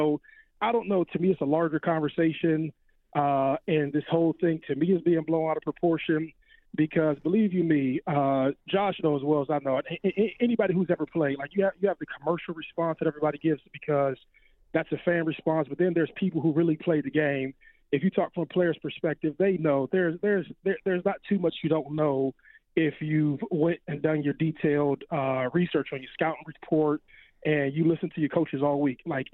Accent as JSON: {"language": "English", "region": "Ohio", "country": "United States", "said": "I'm from Ohio, went to Ohio State and played against Michigan and the whole gig."}